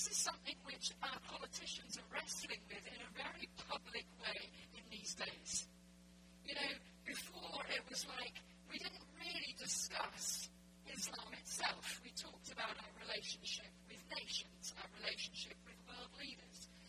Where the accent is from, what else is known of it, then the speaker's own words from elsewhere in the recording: Egypt; also born or lived in Middle East; I grew up in the Middle East. I'm Egyptian, my father's Egyptian, and I lived and grew up in the Middle East. I went to school with Muslim friends